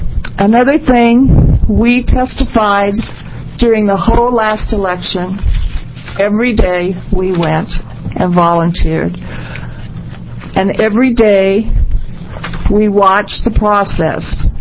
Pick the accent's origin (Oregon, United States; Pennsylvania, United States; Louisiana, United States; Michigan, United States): Oregon, United States; Hillsboro; I'm from Hillsboro, Oregon.